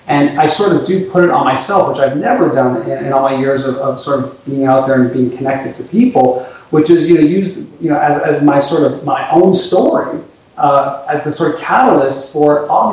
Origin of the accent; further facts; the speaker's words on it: Canada; as a Canadian, by birth, I guess, that people sort of hear me speak and they don't think I'm Canadian at all, but this is where I live and this is where I'm born.